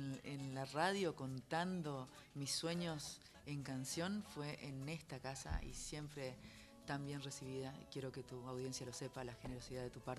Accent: Corrientes, Argentina; cuando me escuchan hablar con las ellas y esas cosas, es porque vengo de Corrientes y tengo la raíz litoraleña muy marcada

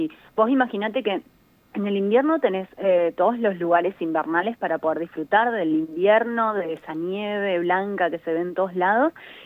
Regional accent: Corrientes, Argentina; Soy correntina.

